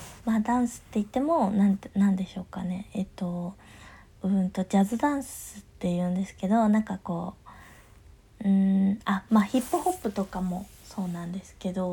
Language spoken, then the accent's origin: Japanese; Kanto, Japan; 出身は関東です